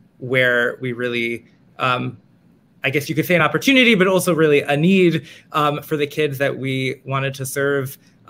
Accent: Manhattan, New York, United States; I am from Manhattan, where I continue to live.

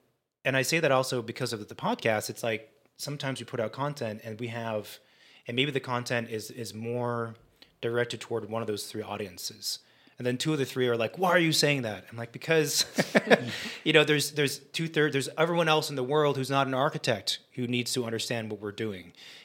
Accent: California, United States; I'm from Orange County, so it was shocking and it was surreal.

